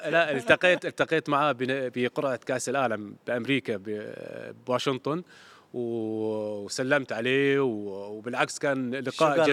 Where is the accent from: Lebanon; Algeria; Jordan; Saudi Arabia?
Jordan; يعني الكابتن حسام درب عندنا بالأردن